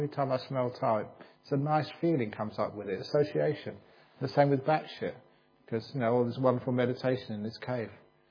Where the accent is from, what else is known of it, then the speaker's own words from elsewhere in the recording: England, United Kingdom; born there; Remember, I was born in England, and this was a monastery in the north of Thailand